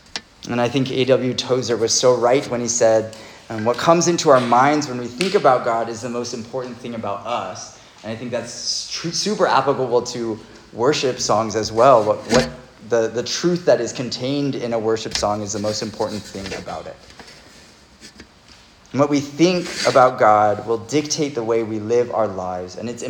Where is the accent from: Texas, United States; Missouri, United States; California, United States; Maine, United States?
Texas, United States; I'm not Korean. I definitely speak English. I'm from Texas, y'all. I'm really good at speaking English.